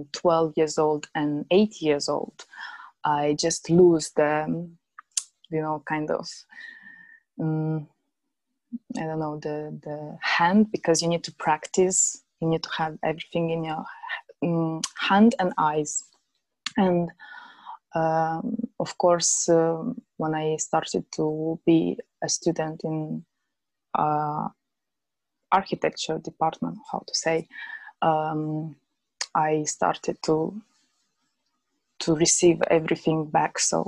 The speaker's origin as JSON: {"language": "English", "country": "Moldova", "lives_now": "London, United Kingdom", "said": "So I'm from Moldova, East Europe, and I'm living in London for 5 years."}